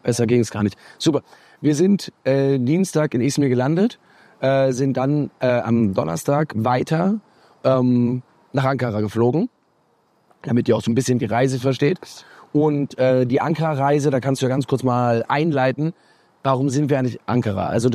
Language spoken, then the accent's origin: German; Cologne, North Rhine-Westphalia, Germany; Ich bin aus Köln